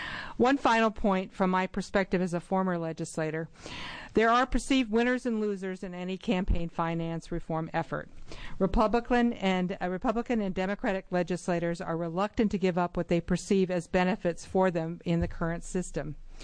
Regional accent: Portland, Oregon, United States; from Portland.

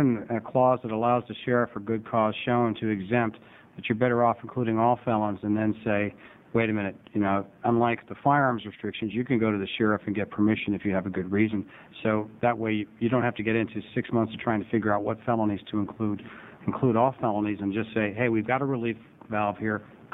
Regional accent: Salem, Oregon, United States; from Salem.

